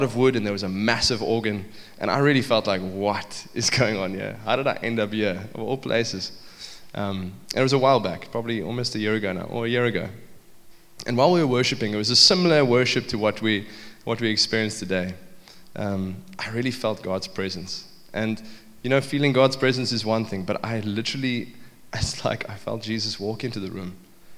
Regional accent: South Africa; But I end up in places where people are really shocked that I'm English.

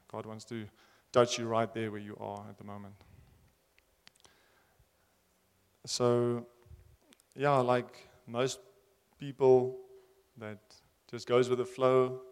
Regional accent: Windhoek, Khomas, Namibia; I grew up in Windhoek. I was born here and grew up in a lovely home.

